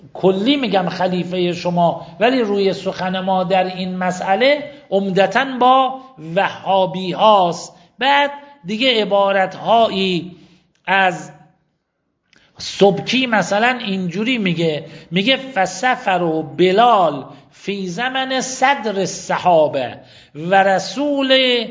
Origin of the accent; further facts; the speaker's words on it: Mashhad, Razavi Khorasan, Iran; ایرانی هستم، اهل مشهدم، در این شهر یکی از ائمه اهل بیت علیهم السلام دفنم.